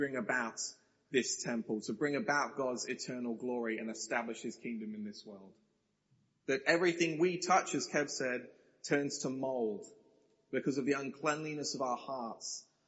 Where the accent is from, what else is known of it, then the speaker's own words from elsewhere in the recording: Australia; the election happening in my home country of Australia.